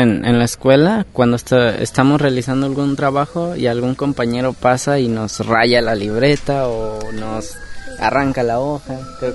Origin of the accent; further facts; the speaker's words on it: Villa Guerrero, Mexico; De Villa Guerrero.